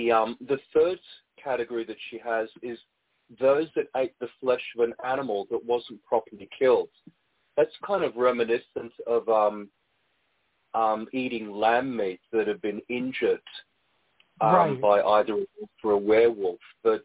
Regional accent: Australia; born there; because I was born in Australia, we would celebrate my birthday

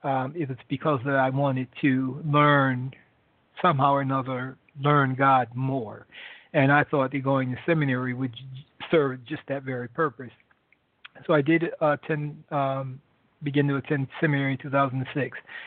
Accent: Connecticut, United States; also born or lived in Boston; now in Atlanta, United States; We know that. I grew up in New England. I come from New England. Yes, I'm a Patriots fan. I grew up in Connecticut, and I came to Atlanta, Georgia from Boston, Massachusetts, which I lived there for 15 years.

